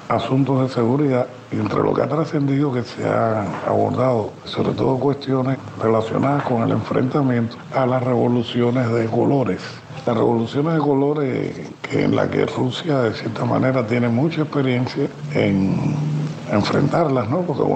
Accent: Cuba; como cubano pienso que, como académico cubano, pienso que es muy positivo

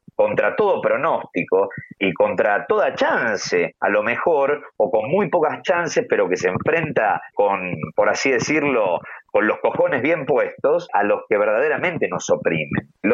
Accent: Argentina; Cada vez que faltó la democracia en mi país, y a propósito que hoy hablamos de los derechos humanos, el 24 de marzo se cumplió otro aniversario del último golpe militar en el año 76, que contó con el pleno apoyo de los Estados Unidos, y a la Argentina le costó

